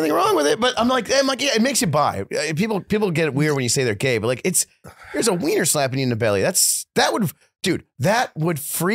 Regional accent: Midwest, United States; buddy, I'm from the Midwest.

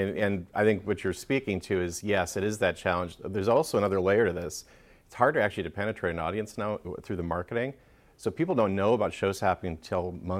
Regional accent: Minnesota, United States; So I grew up in Minnesota. So I grew up in like outstate rural Minnesota resort country there.

